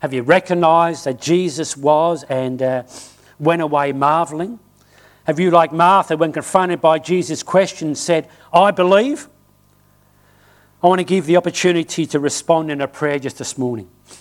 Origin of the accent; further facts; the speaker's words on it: England, United Kingdom; born there; also born or lived in Australia; I was born in England.